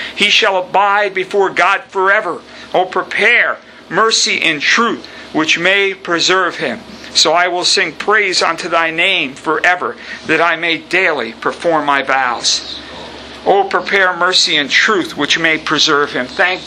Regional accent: Lake Huntington, New York, United States; Where I grew up on Shortcut Road in Lake Huntington, New York, there used to be a big hotel.

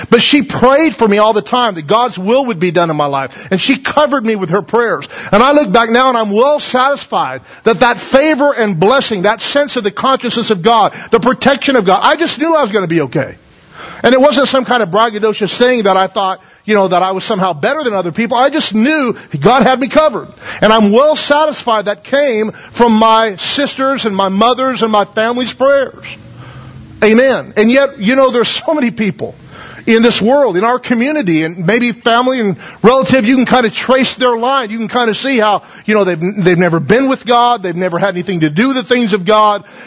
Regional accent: Taft, United States; I was raised here in Taft and in a time where it was kind of like growing up in Mayberry to some degree

